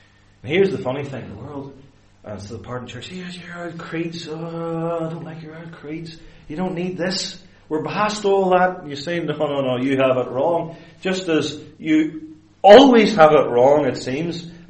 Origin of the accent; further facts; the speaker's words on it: Northern Ireland, United Kingdom; I'm not from Ballymena, and I don't actually, I'm from County Tyrone, and I don't actually live in Ballymena